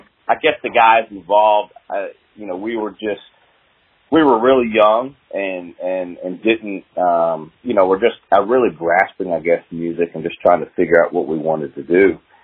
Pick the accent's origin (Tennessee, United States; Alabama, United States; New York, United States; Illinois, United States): Tennessee, United States; Bartlett; I grew up here in Memphis, in a suburb called Bartlett. But, you know, for the most part, it was Memphis.